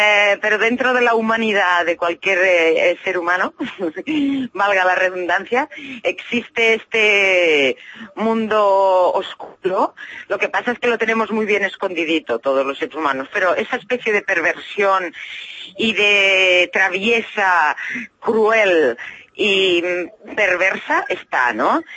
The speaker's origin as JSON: {"language": "Spanish", "town": "Sant Cugat", "region": "Catalonia", "country": "Spain", "tie": "born or raised there", "said": "San Cugat, que es mi pueblo con el que, vamos, donde yo me he criado toda la vida, con lo cual estoy feliz de estar en San Cugat."}